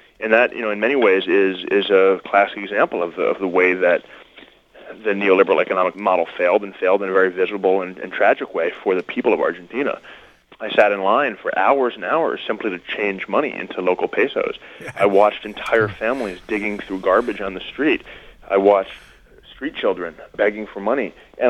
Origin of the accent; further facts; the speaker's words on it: United States; I as an American, as a backpacker